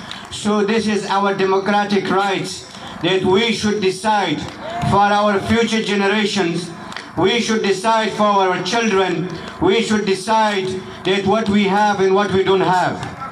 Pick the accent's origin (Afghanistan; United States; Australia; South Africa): Afghanistan; now in United Kingdom; this is a propaganda machine, which I came from Afghanistan, when the war criminal Tony Blair and Bush, they were saying that we have to change the regime in Afghanistan and Iraq